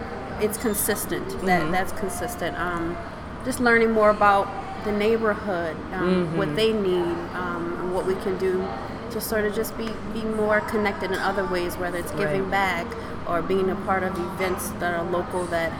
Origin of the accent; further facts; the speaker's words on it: New Orleans, Louisiana, United States; now in Hartford, United States; So, you know, as you mentioned before, I'm from New Orleans. Mm-hmm. It will always be home. However, this is my new home, right?